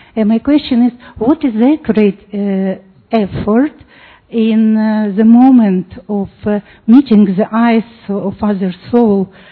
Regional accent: Montenegro; English is a second language; from Montenegro

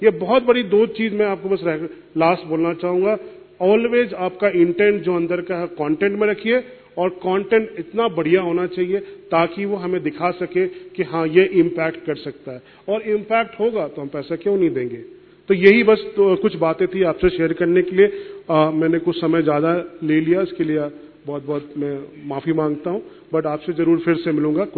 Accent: Bihar, India; मैं मूलतः बिहार से रहने वाला हूं

